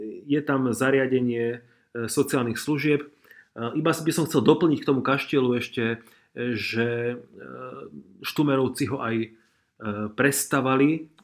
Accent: Trenčín Region, Slovakia; U nás na Hornej Nitre ako prvé získali Ludanice a Tovarníky.

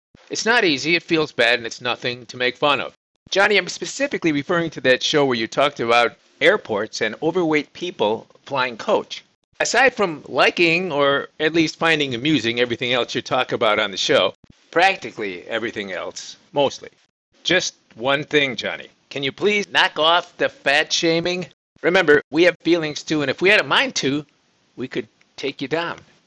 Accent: United States; That was a way of life with kids growing up in the States way back when. In fact, I can't think of a single one of us kids who ever saw a shrink.

